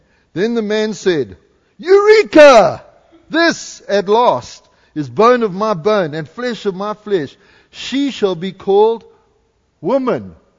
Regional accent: Canada; God sent us here for Canada. I'm Canadian.

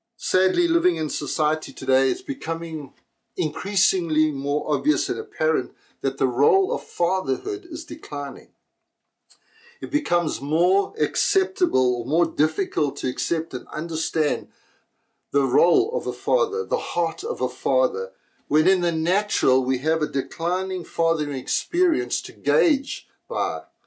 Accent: South Africa; Growing up in South Africa

